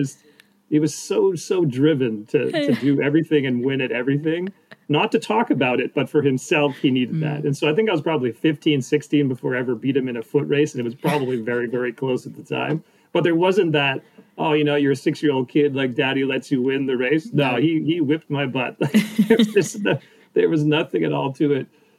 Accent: Montreal, Quebec, Canada; I grew up in Montreal

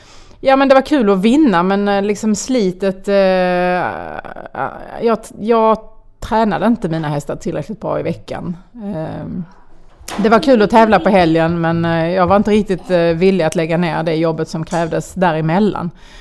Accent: Skanör med Falsterbo, Skåne, Sweden; Jag är uppväxt nere i Skanö Falsterbo som ligger så långt sydväst man kan komma i det här landet.

